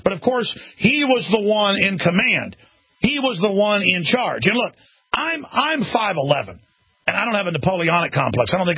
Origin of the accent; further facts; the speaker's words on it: Dallas, Texas, United States; born there; since I was born in Dallas, but they live down here now